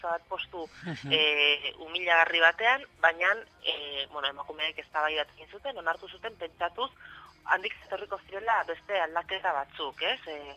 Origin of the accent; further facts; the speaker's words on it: Bilbao, Basque Country, Spain; now in San Sebastián, Spain; eta ni berez bilbotarra naiz, orain Donostin bizi naiz